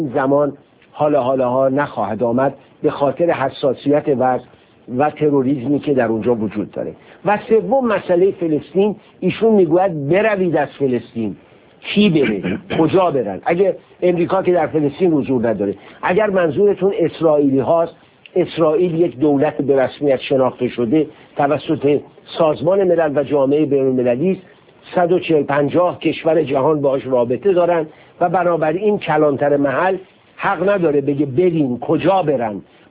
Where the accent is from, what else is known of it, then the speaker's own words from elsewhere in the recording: Iran; بنده به عنوان یک ایرانی واقعا احساس شرم میکنم